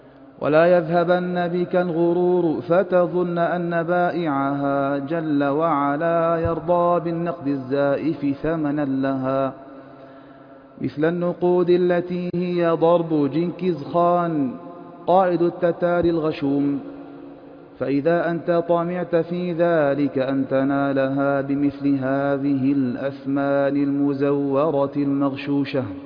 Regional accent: Egypt; وهذا المعنى كان موجودا منذ قريب عندنا في مصر في عهد الحكم التركي

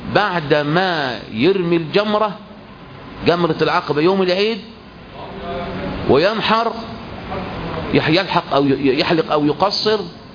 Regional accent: Egypt; أحسن ميقات لنا كمصريين، أقرب من أبيار علي.

